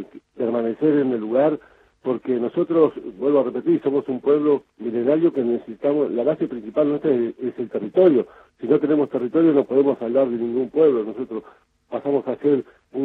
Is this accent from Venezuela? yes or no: no; Cushamen, Chubut, Argentina; Yo soy una persona de 50 años, vuelvo a repetir, vengo de Cusamen, de Cusamen, todo lo que he dicho, una comunidad que está arriba del Pesquera